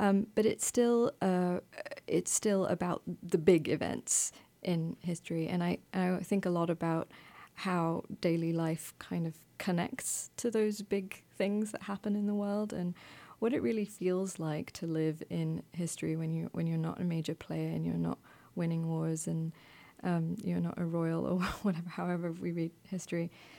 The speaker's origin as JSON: {"language": "English", "country": "India", "tie": "born or raised there", "also_born_or_lived": "England", "said": "I grew up in India and spent a long time, I did high school in England, and so had experienced a lot of different changes, I think, in my life in a compressed amount of time."}